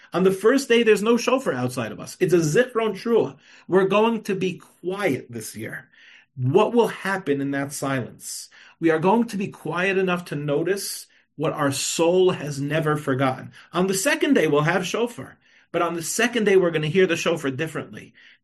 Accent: New York, United States; I'm good at Jewish geography. I'm from the Five Towns. I know a lot of people.

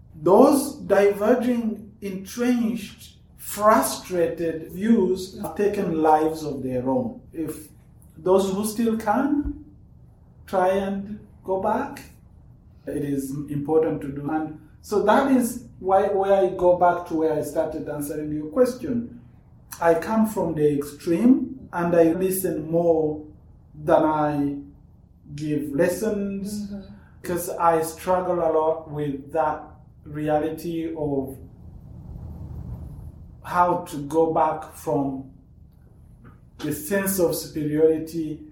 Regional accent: Rwanda; I come from Rwanda, we talk about being the source of the Nile.

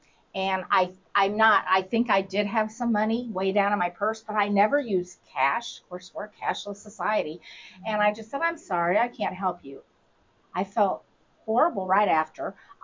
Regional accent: Indiana, United States; now in Tennessee, United States; Now, Tennessee, it's not so bad, but, you know, I'm from Indiana, and anything up north, it's like nobody speaks to anybody

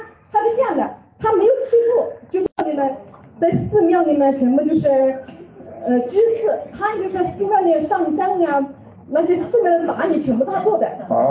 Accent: Wenzhou, Zhejiang, China; 我是从温州过来的，我们那里放生啊，那个我们那个温州那个江里面，每天就是有鱼卵有鱼的

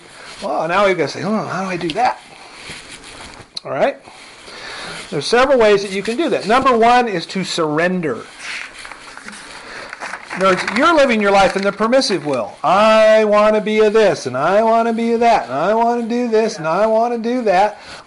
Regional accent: California, United States; I'm from California, too, so I like the turtles.

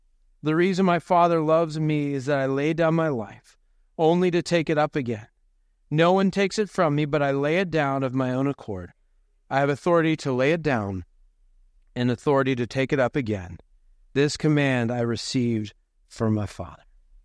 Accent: Washington, United States; Growing up in Eastern Washington, in our backfield, guess what was right next door to our field? Sheep, right?

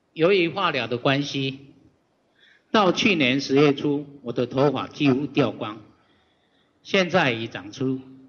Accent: Taiwan; 我说我们是台湾的

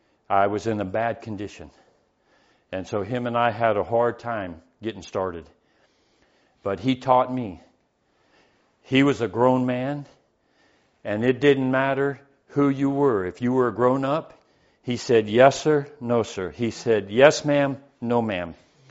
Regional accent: California, United States; When I was coming up, I came from California, the concrete jungle. I came from the West Coast, which was the worst of the worst of the worst.

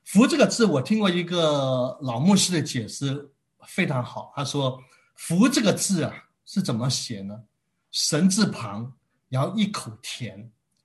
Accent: Guangdong, China; 就好像吃那个我们广东人喜欢吃那个

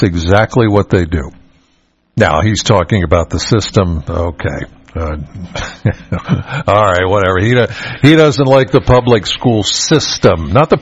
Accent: Pennsylvania, United States; All right, I'm originally from York County.

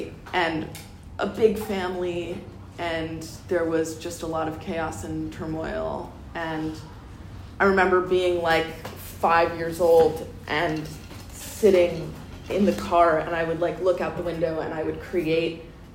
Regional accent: Vermont, United States; now in Los Angeles, United States; I grew up in Vermont, of all places. I grew up in the middle of the woods in Vermont.

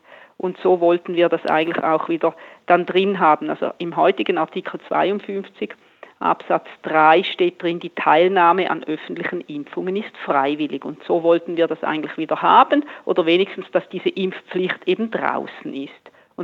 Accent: Switzerland; Bei uns in der Schweiz kann man ja sehr viel zum Glück mitbestimmen in der Politik

